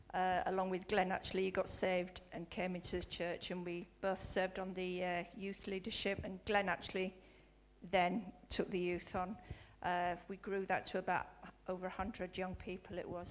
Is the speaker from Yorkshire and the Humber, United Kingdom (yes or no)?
yes; Leeds, Yorkshire and the Humber, United Kingdom; I grew up in Leeds, there's a church in Leeds called Bridge Street Church, and they used to send buses. I lived on a nice council estate then